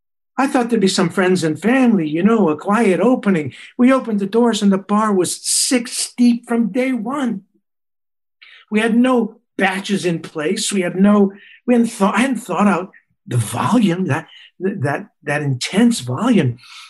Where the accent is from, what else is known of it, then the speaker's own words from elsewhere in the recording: New York, United States; hello, you know, I'm a New Yorker. I order a drink.